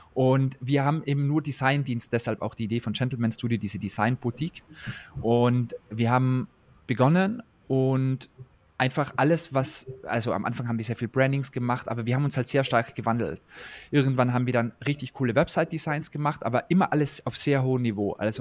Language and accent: German; Tyrol, Austria; weil ich komme ja aus Tirol.